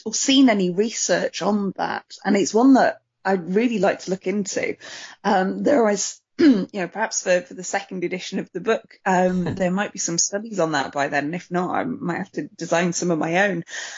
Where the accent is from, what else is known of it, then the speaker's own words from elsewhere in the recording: Yorkshire and the Humber, United Kingdom; moved away; I grew up in Yorkshire and more of my northern's coming out.